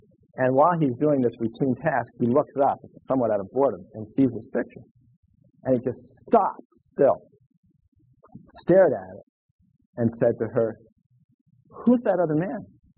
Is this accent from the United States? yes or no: yes; Minnesota, United States; So I said, " … I'm from Minnesota, and I really hope you're here again next year."